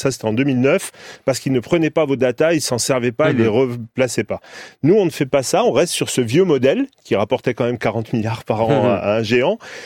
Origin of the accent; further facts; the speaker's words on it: Corsica, France; moi je suis Corse